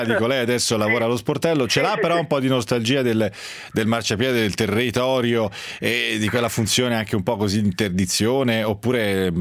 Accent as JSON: {"language": "Italian", "region": "Tuscany", "country": "Italy", "said": "Sicuramente più di me, che sono toscano e non ho una lingua"}